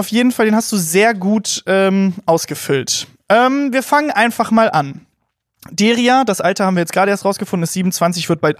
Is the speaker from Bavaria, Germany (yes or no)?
no; North Rhine-Westphalia, Germany; Ich komme aus NRW.